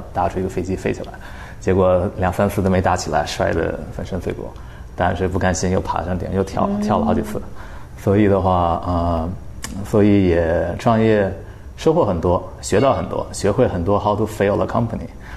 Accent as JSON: {"language": "Chinese", "region": "Beijing", "country": "China", "tie": "born or raised there", "said": "我是北京人，我是老北京， 虽然听起来不像，但是的话，出生在三里屯，"}